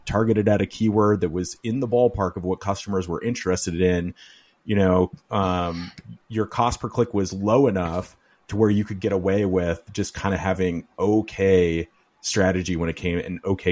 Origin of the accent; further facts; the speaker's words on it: Midwest, United States; accent: Midwestern; I wonder, it's probably my Midwestern accent that makes it want to be a hard